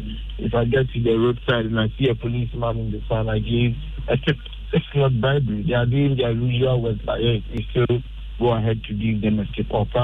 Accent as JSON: {"language": "English", "town": "Amenfi East", "region": "Western Region", "country": "Ghana", "said": "I am from Amenfi East. I stay there. I know the real time situation over there."}